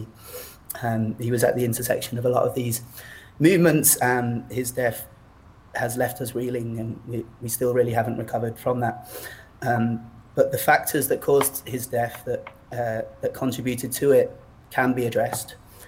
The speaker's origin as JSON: {"language": "English", "country": "United Kingdom", "said": "I find that incredibly awkward as a British person"}